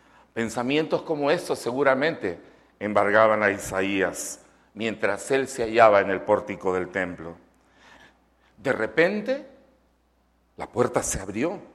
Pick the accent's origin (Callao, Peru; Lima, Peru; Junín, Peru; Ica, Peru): Lima, Peru; Yo vengo de Lima y nosotros tenemos un cielo color panza de burro. Gris siempre.